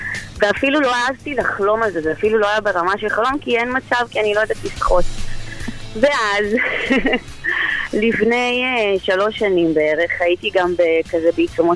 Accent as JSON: {"language": "Hebrew", "country": "Russia", "tie": "born or raised there", "lives_now": "Israel", "said": "גדלתי, נולדתי ברוסיה וכן היינו בים"}